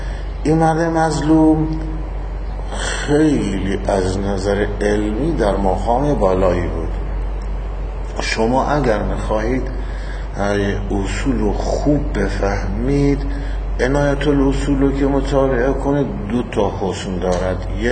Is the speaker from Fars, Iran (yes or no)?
yes; Firuzabad, Fars, Iran; ایرانی هم از فیروزآباد، آمدم وطنم